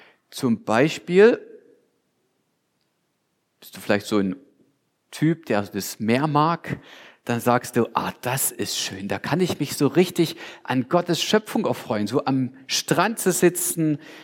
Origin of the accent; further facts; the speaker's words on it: Rodewisch, Saxony, Germany; weil Familie Galle ist, ja, vor ein paar Monaten nach Rodewisch gezogen, wo ich herkomme.